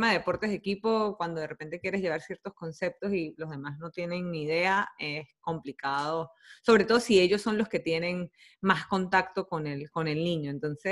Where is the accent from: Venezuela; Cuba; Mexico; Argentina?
Venezuela; Mérida; fueron varias veces a Mérida, uh-huh. Que es de donde soy